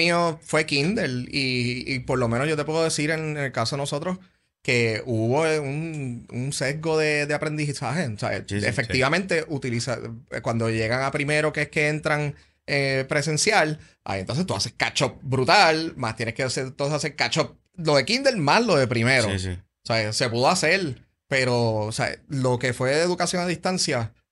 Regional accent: San Juan, Puerto Rico; now in Manatí, Puerto Rico; Recuerda, vengo de San Juan, así que claro.

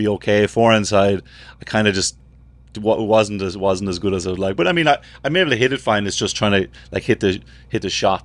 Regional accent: Ireland; now in United States; You're so naive growing up in Ireland. I'd never seen grass go dormant.

